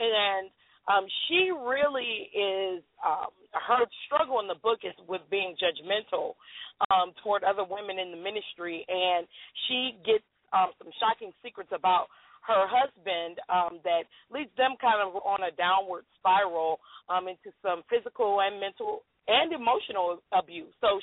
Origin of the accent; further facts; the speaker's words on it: Cleveland, Ohio, United States; now in Dallas, United States; I debuted it in Cleveland, Ohio, which is my hometown, and then we moved to Dallas